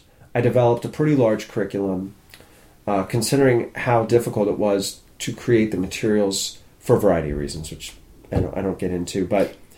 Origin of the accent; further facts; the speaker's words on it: Washington, D.C. area, United States; I was born in Washington, D.C. Yeah. I grew up outside D.C.